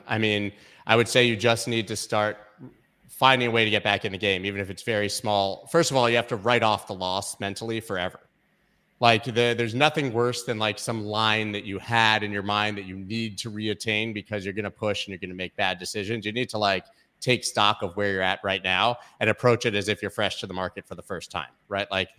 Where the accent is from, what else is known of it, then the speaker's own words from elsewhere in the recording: United States; also I'm American